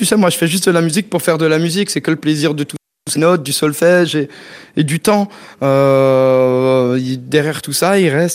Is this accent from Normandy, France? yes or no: no; Grand Est, France; Tu vois, j'étais beaucoup à Paris, et puis moi je suis alsacien, et puis mes petites montagnes me manquaient